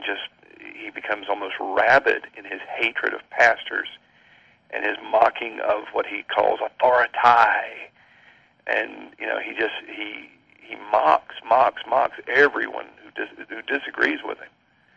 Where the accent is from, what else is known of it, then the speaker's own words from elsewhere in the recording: Statesboro, Georgia, United States; I'm from Statesboro, Georgia. I'm a Southern boy, so I speak slowly, which sometimes keeps my foot out of my mouth.